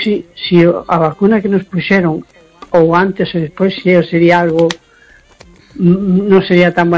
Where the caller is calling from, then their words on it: A Coruña, Galicia, Spain; de Coruña.